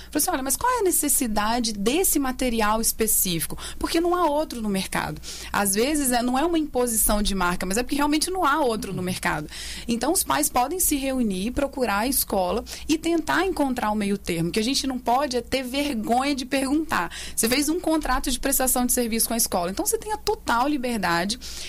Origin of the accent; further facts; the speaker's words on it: Brazil; Embora como brasileiro a gente deixa tudo para a última hora